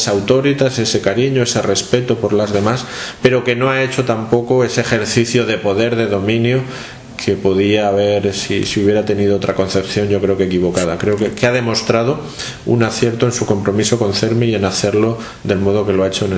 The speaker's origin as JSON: {"language": "Spanish", "country": "Spain", "said": "yo lo haría como español y como miembro de una comunidad amplia como es España."}